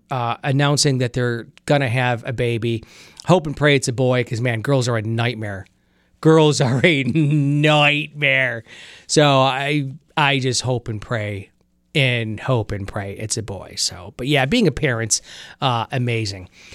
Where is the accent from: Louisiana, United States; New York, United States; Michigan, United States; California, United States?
New York, United States; Buffalo; Now, I grew up in the East Side. I grew up at William & Fillmore. I'm a Buffalo guy. I grew up in New York State too.